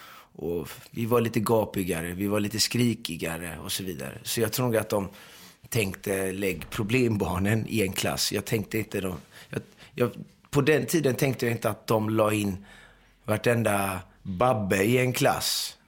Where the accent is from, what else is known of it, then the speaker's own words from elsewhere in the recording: Iran; now in Sweden; jag är ju iranier. Jag är ju för fan inte turk.